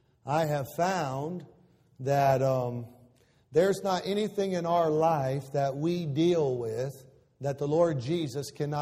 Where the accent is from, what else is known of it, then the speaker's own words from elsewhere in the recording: Michigan, United States; now in Florida, United States; in my case, in Beverly's case, we came from Michigan and all the family meets up there. South Florida has become home to us, but you always have that thought about going home.